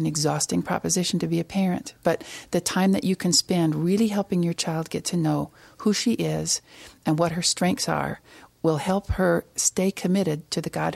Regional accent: Colorado Springs, Colorado, United States; I'm from Colorado Springs, and I'm the mother of five unique individuals.

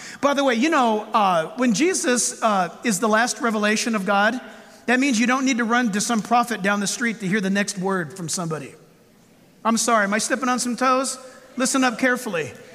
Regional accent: California, United States; We're from California.

